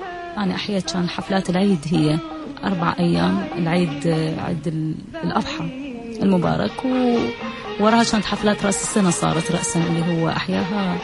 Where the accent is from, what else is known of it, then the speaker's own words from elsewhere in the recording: Iraq; accent: Iraqi; بس من أغني بالعراقي أشعر أكثر بها، لأن هاي لغتي، هاي لهجتي، هاي اللي تربيت عليها،